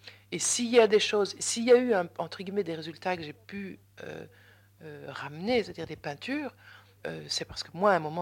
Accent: Brussels, Belgium; Moi, à Bruxelles, j'habite Bruxelles, je suis bruxelloise

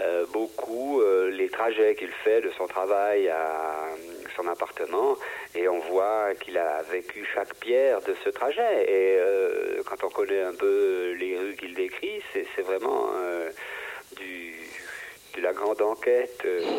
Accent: Switzerland; C'est gens qu'on ne voit pas tellement chez nous en Suisse

